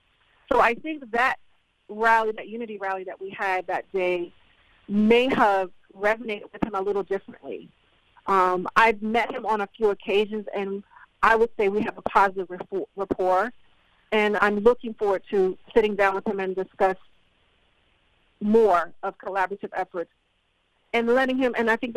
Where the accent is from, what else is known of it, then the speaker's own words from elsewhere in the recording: Maryland, United States; I grew up here on the Eastern Shore, graduated out of Waucomico County Schools, and never had an African-American history course until I got to college.